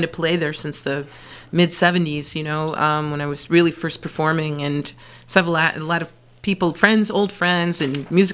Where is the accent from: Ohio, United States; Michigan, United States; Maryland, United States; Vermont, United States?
Michigan, United States; also born or lived in Beaver Island; I'd lived a lot of places between growing up in Michigan and getting back to Michigan.